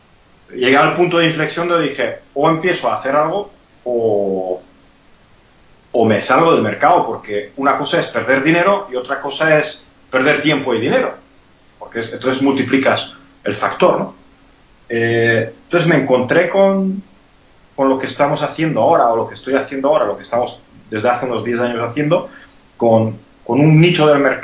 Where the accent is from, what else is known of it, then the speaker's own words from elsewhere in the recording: Hungary; Spanish is a second language; also born or lived in Spain; como podéis ver, tengo acento, soy húngaro, ¿vale?